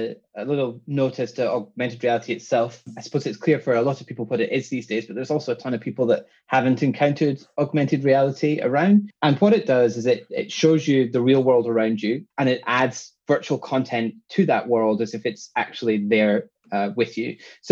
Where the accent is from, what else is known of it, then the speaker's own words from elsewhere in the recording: Scotland, United Kingdom; accent: Scottish with London twang; moved away as an adult; now in London, United Kingdom; Well, I'm Scottish. I grew up in Scotland, but I've been living in London now for 10 plus years. And so I've got this sort of weird combination of a Scottish accent and a London sort of twang going on.